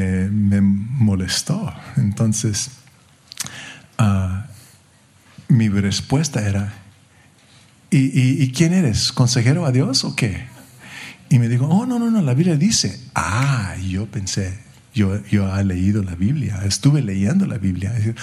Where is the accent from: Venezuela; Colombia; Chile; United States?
United States; Los Angeles, California; nací aquí en Los Ángeles y crecí aquí en Los Ángeles. Y yo fui criado como católico, yo y mis hermanos fuimos a escuelas católicas hasta la universidad.